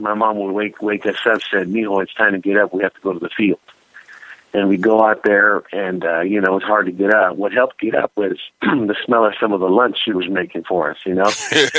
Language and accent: English; Fresno, California, United States; I'm from Fresno, California, the Central Valley, the agricultural capital of the state